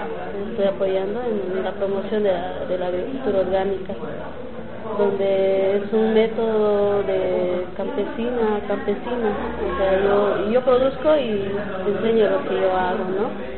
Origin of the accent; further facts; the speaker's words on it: Cochabamba, Bolivia; soy también boliviana del departamento de Cochabamba.